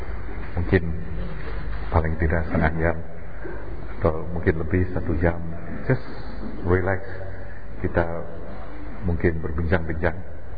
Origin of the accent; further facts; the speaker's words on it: Semarang, Central Java, Indonesia; saya dibesarkan di Semarang.